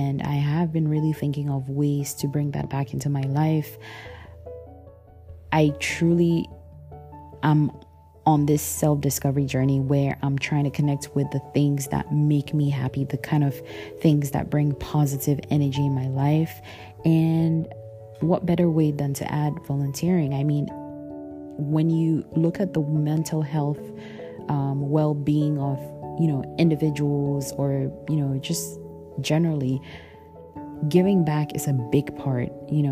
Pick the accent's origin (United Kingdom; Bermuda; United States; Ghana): Ghana; as you all know, I come from Ghana.